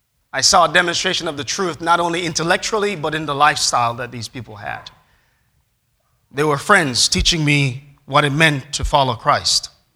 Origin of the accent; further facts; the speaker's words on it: Portland, Jamaica; And growing up in Portland, Jamaica, that's where I was, there's one lady who would always come to my house to do Bible studies with me.